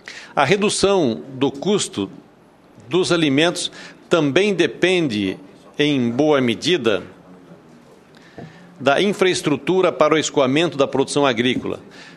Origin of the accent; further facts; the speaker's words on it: Rondônia, Brazil; principalmente lá no meu estado de Rondônia